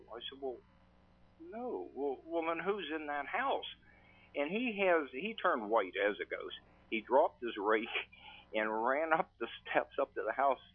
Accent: Wheeling, West Virginia, United States; Right here in Wheeling.

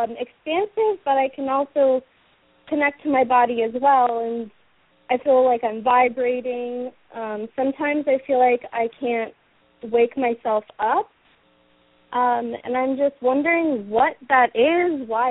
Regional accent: Baltimore, Maryland, United States; I'm from Baltimore, Maryland.

